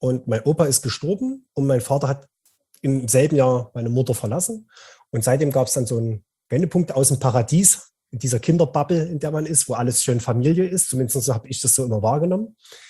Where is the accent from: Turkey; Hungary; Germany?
Germany; Dresden, Saxony; also born or lived in Radebeul; Ich komme aus Dresden. Geboren bin ich in einer Kleinstadt nie weit weg von hier, also in Radebeul.